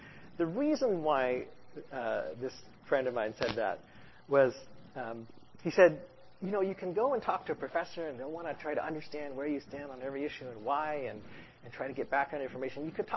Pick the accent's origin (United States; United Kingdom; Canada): Canada; Kingston, Ontario; I grew up in Kingston. I have really close connections with Queen's University.